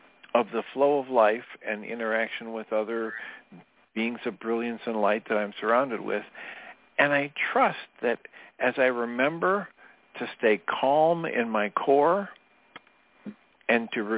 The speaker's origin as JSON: {"language": "English", "region": "Midwest", "country": "United States", "tie": "born or raised there", "said": "I was raised by a mechanical engineer, and I was raised in here in America, in the Midwest, very practical, very results-oriented."}